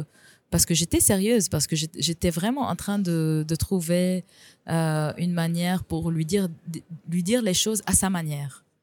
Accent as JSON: {"language": "French", "country": "Lebanon", "said": "Parce que chez nous, au Liban, tout est privatisé."}